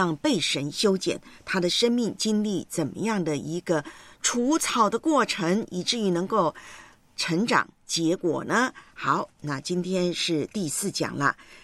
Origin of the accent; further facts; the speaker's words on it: Taiwan; 连我的老家台湾啊